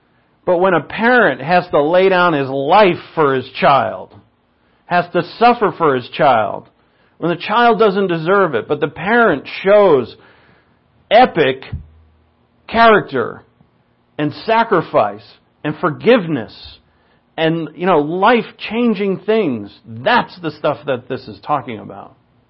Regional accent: Ireland; and, you know, I can make Irish jokes because I'm Irish.

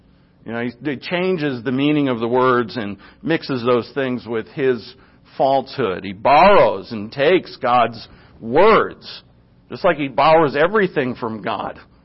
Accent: Rhode Island, United States; born there; Because I'm from the North. I was born in Rhode Island, which, by the way, was the last state to sign on to the Constitution.

